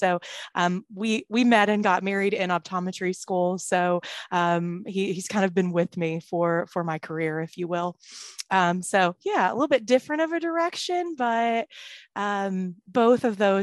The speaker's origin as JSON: {"language": "English", "town": "Batesville", "region": "Arkansas", "country": "United States", "tie": "born or raised there", "said": "Dr. Jim Davis in my hometown of Batesville, Arkansas, was kind of my mentor OD"}